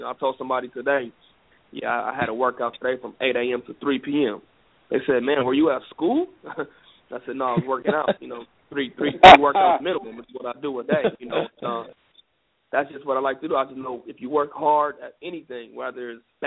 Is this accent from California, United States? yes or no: yes; California, United States; You know, I'm from California, but I'll be heavily involved in the community out there in Pittsburgh.